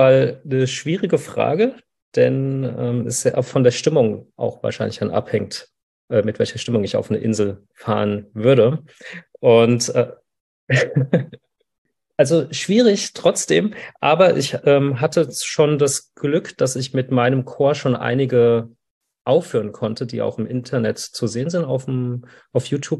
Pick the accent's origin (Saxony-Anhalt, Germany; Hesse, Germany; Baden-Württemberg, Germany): Hesse, Germany; Frankfurt; ich bin ja aus Frankfurt